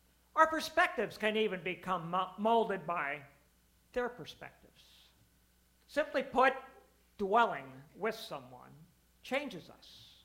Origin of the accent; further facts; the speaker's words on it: St. Louis, Missouri, United States; I will tell you, I heard that nowhere else other than when I came back to St. Louis. "Where did you go to high school?" Nobody asks that, but we do, because it's important.